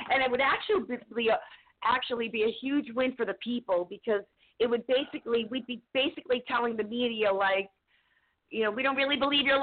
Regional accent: New York City, New York, United States; I see actually from my old neighborhood friends in Queens, some of my friends, we're both from New York, a very liberal city.

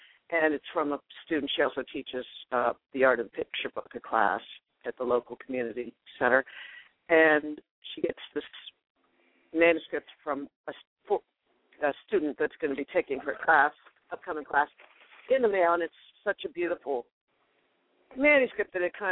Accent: Pittsburgh, Pennsylvania, United States; I grew up in Pittsburgh. I spent my summers on the eastern shore of Maryland, but I grew up in Pittsburgh.

